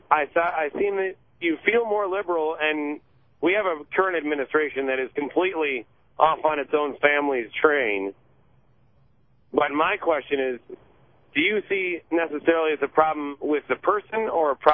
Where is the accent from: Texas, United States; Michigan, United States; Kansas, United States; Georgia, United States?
Michigan, United States; Detroit; I grew up in the Detroit area